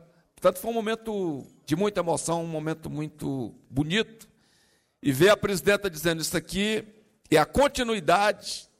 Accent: Northeast Region, Brazil; eu que sou do Nordeste

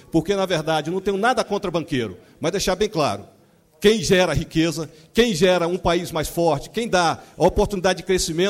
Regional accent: Piripiri, Piauí, Brazil; eu sou nordestino da megalópolis cidade de Piripiri, no Piauí

